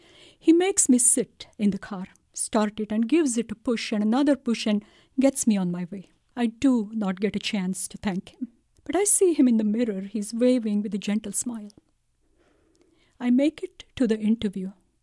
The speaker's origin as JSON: {"language": "English", "country": "India", "moved": "as an adult", "lives_now": "Albuquerque, United States", "said": "34 years ago, I moved from India to Albuquerque, New Mexico. New country, newly married, completely lost."}